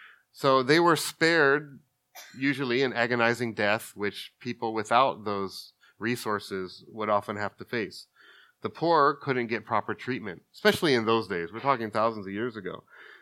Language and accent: English; Los Angeles, California, United States; I come from the Los Angeles area. We're near Hollywood.